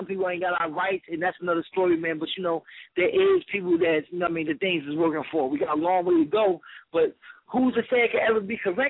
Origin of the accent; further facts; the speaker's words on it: Milton, New Jersey, United States; I told somebody, well, I grew up in Milton, Jersey.